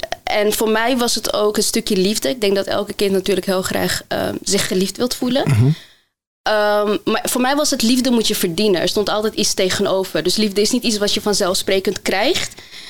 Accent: Netherlands; also born or lived in Morocco; Ik ben geboren in Marokko. Laat me daar even mee starten.

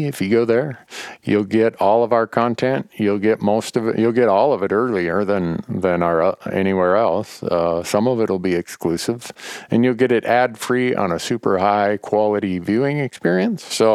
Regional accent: Montana, United States; even in states with huge hunting and fishing participation like my home state of Montana or Wyoming or Idaho.

